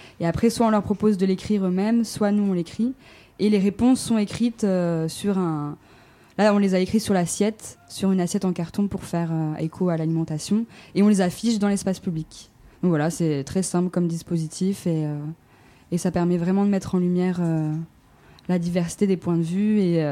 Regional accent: France; je suis française aussi donc je comprends

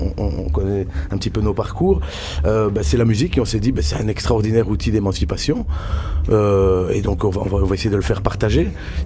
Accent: Binche, Wallonia, Belgium; born there; depuis que mes parents sont là il y a 50 ans, moi je suis né à Binche

